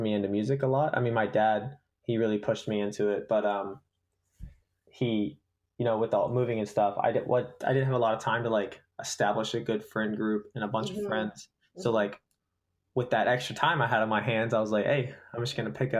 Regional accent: the South, United States; Well, I grew up listening to country music because I grew up in the South with my parents

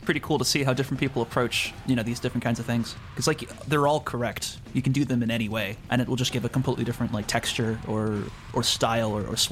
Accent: Portland, Oregon, United States; I grew up with this stuff. I'm originally out from the West Coast. I'm from Portland, Oregon.

